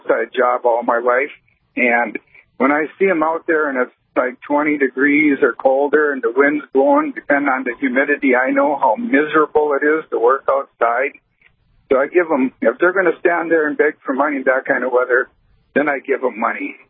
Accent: Bismarck, North Dakota, United States; I'm from Bismarck.

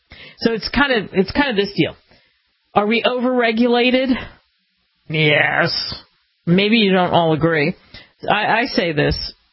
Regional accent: Philadelphia, Pennsylvania, United States; I grew up in Philadelphia. I paid a lot of attention to history.

